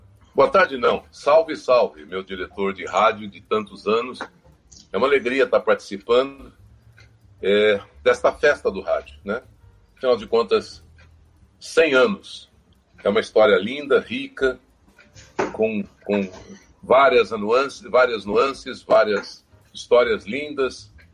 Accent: Londrina, Paraná, Brazil; also born or lived in Marília; Bom, eu nasci em Marília, estado de São Paulo. Nasci em Marília e depois meus pais mudaram para Londrina e lá que tudo começou.

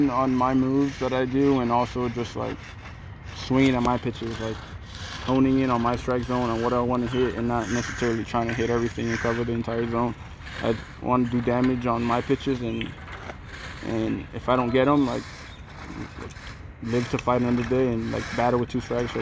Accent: Miami, Florida, United States

